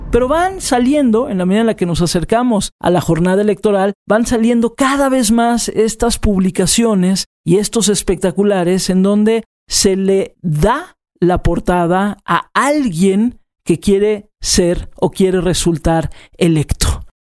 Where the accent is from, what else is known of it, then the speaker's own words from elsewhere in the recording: Mexico; Recuerden que el 2 de junio son las elecciones aquí en México, en mi país.